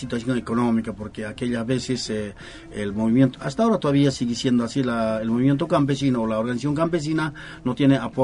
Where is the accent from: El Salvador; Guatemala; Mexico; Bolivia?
Bolivia; Sucre, Chuquisaca; Yo soy de Sucre